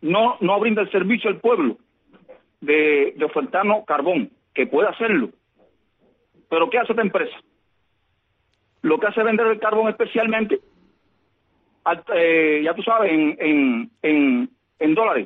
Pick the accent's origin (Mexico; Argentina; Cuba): Cuba; tú sabes cómo somos los cubanos, que somos humanitarios, y nos ayudamos mutuamente.